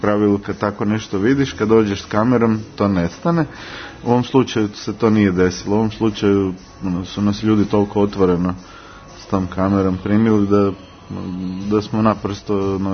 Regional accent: Sisak, Sisak-Moslavina County, Croatia; born there; now in Zagreb, Croatia; ja sam rođen u Sisku, živim u Zagrebu i Sisak mi je vrlo često mjesto gdje snimam filmove.

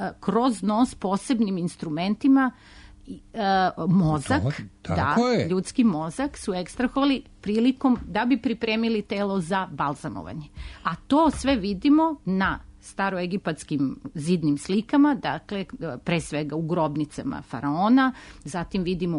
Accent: Cairo, Cairo Governorate, Egypt; moved away; ja sam odrasla u Kairu

